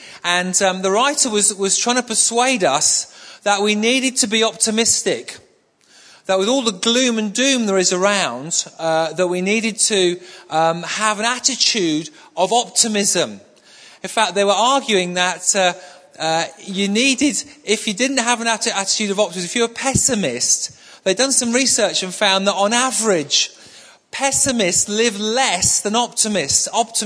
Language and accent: English; Manchester, North West England, United Kingdom; I come from Manchester, and up in Manchester, I remember driving along a street in North Manchester. It's a very poor area of Manchester, deprived area of Manchester.